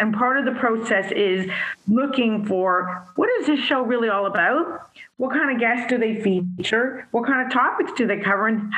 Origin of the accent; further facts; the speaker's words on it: Canada; I'm a Canadian in Toronto